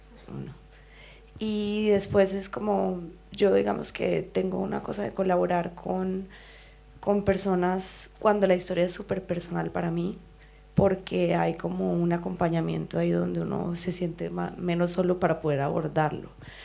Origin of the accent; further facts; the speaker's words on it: Colombia; Bueno, no, pues yo también soy colombiana.